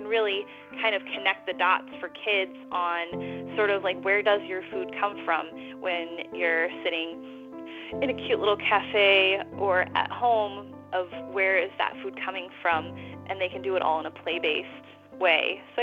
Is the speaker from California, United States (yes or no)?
yes; California, United States; I grew up in Southern California